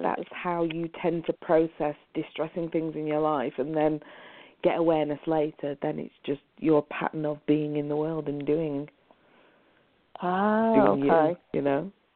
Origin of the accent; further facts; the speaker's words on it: England, United Kingdom; No, I'm from England.